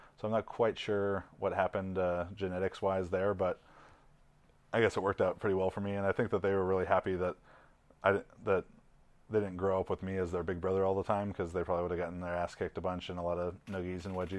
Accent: Irvine, California, United States; I grew up in Irvine, California, which some may consider it the hood.

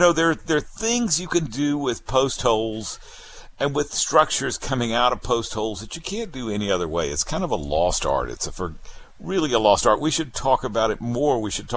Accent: Mississippi, United States; also born or lived in Alabama; I'll have to say I come from Mississippi and Alabama.

